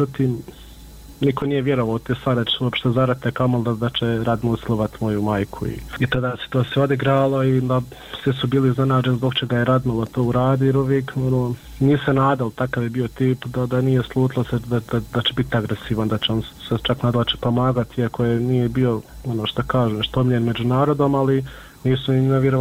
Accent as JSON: {"language": "Bosnian", "town": "Miljevina", "region": "Republika Srpska", "country": "Bosnia & Herzegovina", "said": "mi smo svi gore iz Miljevine"}